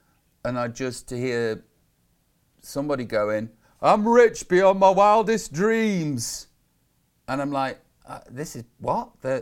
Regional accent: Stoke-on-Trent, West Midlands, United Kingdom; I'm just from Tunstall in Stoke-on-Trent, fannying about.

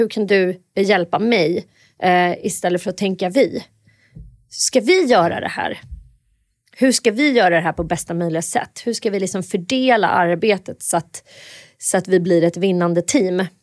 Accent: Åre, Jämtland County, Sweden; born there; Och jag föddes i Åre och då bodde mina föräldrar där.

